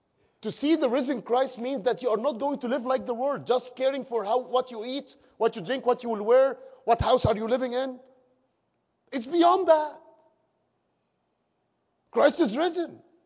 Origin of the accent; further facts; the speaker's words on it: Egypt; As you may know, or many of you may know, I'm from Egypt.